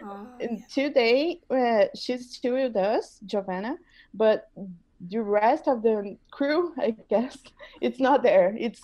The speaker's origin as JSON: {"language": "English", "country": "Brazil", "said": "I am 25 years old and I am from Bangtan, Brazil."}